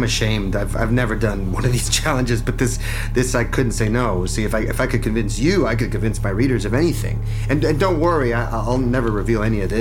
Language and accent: English; Tampa, Florida, United States; I'm from Tampa, Florida.